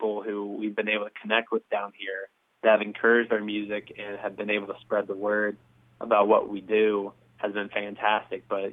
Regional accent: Huntington, West Virginia, United States; now in Nashville, United States; We're very proud that we come from Huntington, and we love going back.

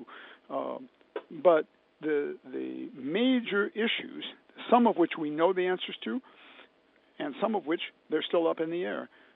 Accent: Decatur, Illinois, United States; born or raised there

